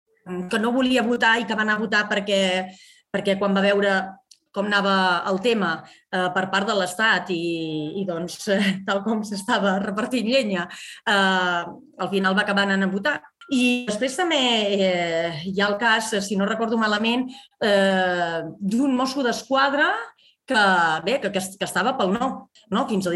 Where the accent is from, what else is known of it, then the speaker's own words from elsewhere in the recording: Mont-roig del Camp, Catalonia, Spain; Jo sóc de Montroig. El meu poble